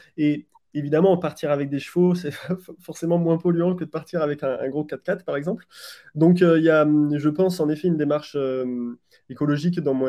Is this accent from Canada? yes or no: no; Bordeaux, Nouvelle-Aquitaine, France; Alors moi, j'ai très peu voyagé quand j'étais petit. Au contraire, en fait, je viens du côté de Bordeaux